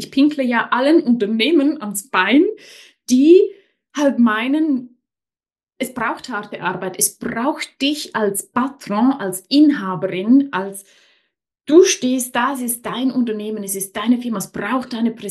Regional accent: Switzerland; ich bin aus der Schweiz

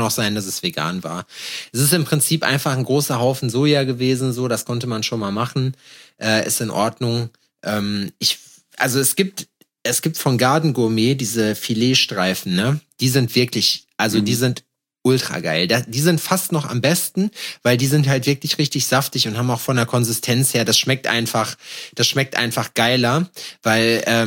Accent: Schalksmühle, North Rhine-Westphalia, Germany; Wir haben einen Zug gehabt bei uns in Schalksmühle, der immer die Stunde gefahren ist.

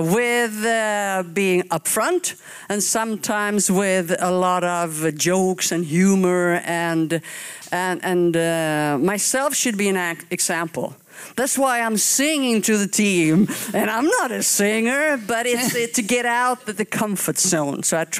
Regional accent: Sweden; I come from Sweden

